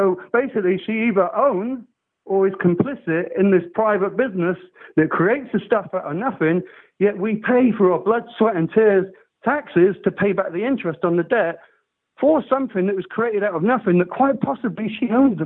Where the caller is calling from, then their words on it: Brighton, South East England, United Kingdom; I'm calling from Brighton, mate.